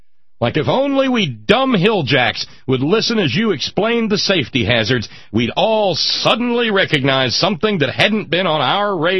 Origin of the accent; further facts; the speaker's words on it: West Virginia, United States; who, within 10 seconds of finding out I was from West Virginia, congratulated me on being able to read.